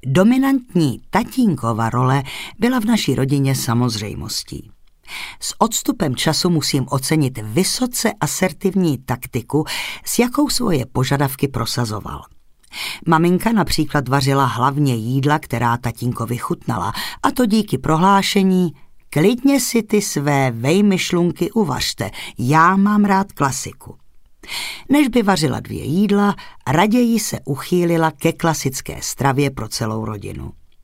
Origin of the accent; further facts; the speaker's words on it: Chlumec nad Cidlinou, Hradec Králové Region, Czechia; Narodila jsem se v Chlumci nad Cidlinou, městečku spojeném s porážkou selské rebelie z období Marie Terezie.